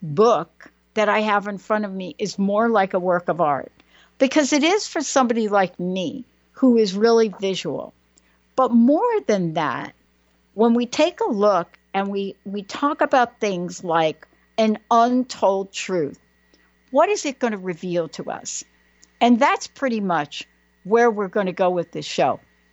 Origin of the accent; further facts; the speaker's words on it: Bronx, New York, United States; Well, I am from the Bronx.